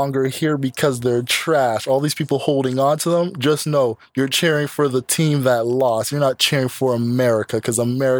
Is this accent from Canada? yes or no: yes; Canada; And I'm Canadian.